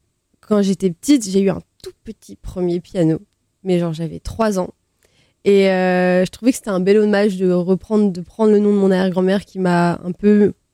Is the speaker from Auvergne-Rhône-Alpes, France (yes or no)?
no; Île-de-France, France; j'ai eu la chance de grandir dans une petite ville un peu excentrée de Paris, donc un peu avec la forêt, des grands parcs.